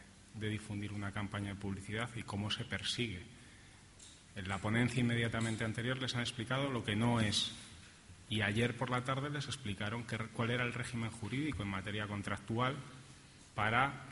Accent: Madrid, Community of Madrid, Spain; para los que somos de Madrid

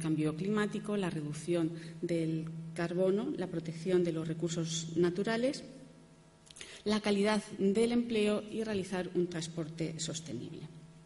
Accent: León, Castile and León, Spain; Yo vengo de León, donde hay un aeropuerto.

